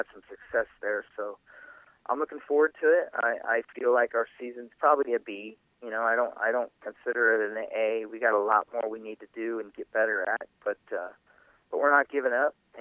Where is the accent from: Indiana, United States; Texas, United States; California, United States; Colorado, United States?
Indiana, United States; Indianapolis; But I am from Indy.